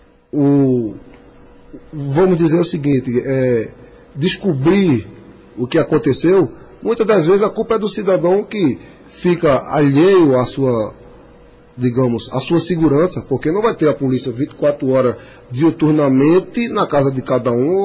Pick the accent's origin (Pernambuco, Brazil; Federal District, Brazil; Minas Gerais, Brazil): Pernambuco, Brazil; Recife; now in Araripina, Brazil; na cidade aqui de Araripina, né, eu venho de Recife para cá